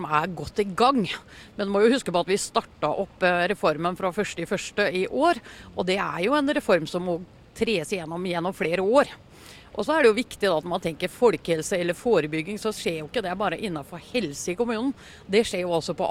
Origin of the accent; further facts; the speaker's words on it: Østfold, Norway; når du er valgt inn fra et fylke som jeg er fra Østfold